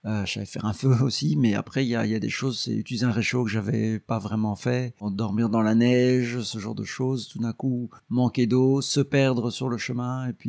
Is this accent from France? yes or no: no; Mouscron, Wallonia, Belgium; born there; now in Brussels, Belgium; je suis né à Moucron, je vis depuis 25 ans à Bruxelles, j'ai 44 ans